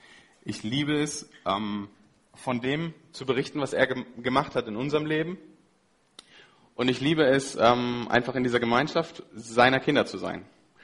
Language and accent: German; Germany; ich bin Deutscher